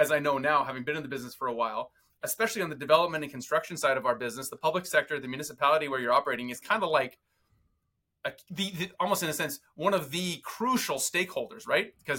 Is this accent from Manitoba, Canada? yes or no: no; Vancouver, British Columbia, Canada; also born or lived in Toronto; So I grew up in Vancouver. I went to elementary school, high school in Vancouver.